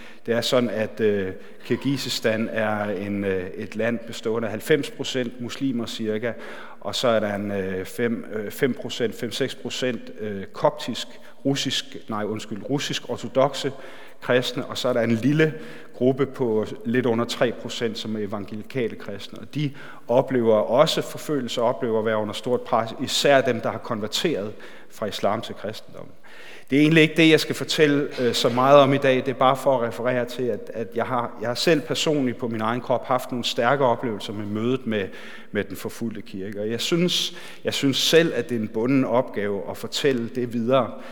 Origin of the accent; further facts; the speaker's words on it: Capital Region of Denmark, Denmark; og jeg er født og opvokset på Bornholm